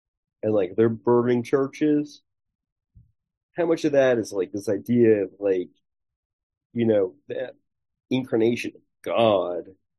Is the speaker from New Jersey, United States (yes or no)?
yes; Rutherford, New Jersey, United States; I'm from New Jersey, Rutherford, so for me it's kind of like, if I'm over in like Jersey City, Bayonne area, like it's really easy to see the Statue of Liberty from over there.